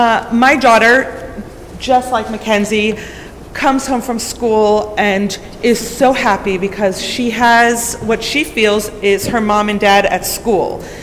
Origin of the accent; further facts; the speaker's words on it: Morristown, New Jersey, United States; I am not from Hunterdon County. I am from Morristown, New Jersey.